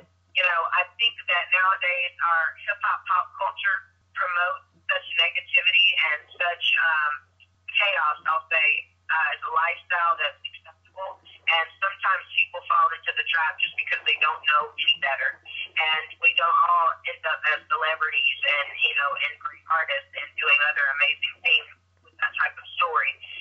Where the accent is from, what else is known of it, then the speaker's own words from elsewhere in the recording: Denton, Texas, United States; I'm from Denton, Texas, which is a little further north of Dallas, so it is kind of like I left home, but I just didn't have to leave the state.